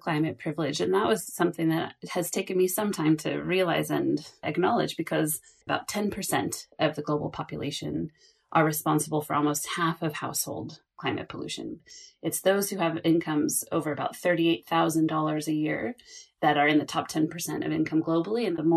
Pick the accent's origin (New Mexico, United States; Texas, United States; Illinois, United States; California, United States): California, United States; he comes from Canada, I come from California, we have friends and family all over.